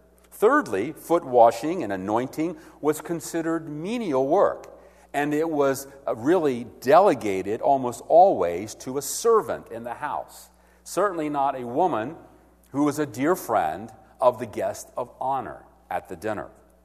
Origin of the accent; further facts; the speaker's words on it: the South, United States; Now, I'm from the South, so I say perfume.